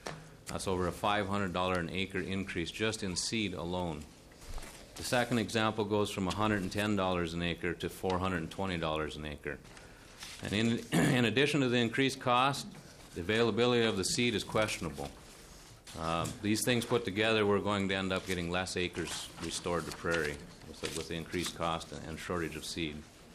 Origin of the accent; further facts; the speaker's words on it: Lake Bronson, Minnesota, United States; I'm from Lake Bronson, the very northwest corner of the state.